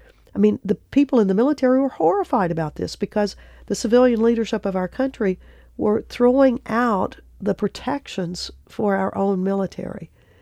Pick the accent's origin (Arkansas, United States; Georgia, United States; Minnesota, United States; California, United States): Arkansas, United States; I came from a Midwest family. I grew up in Arkansas, and being in the military was not a family tradition particularly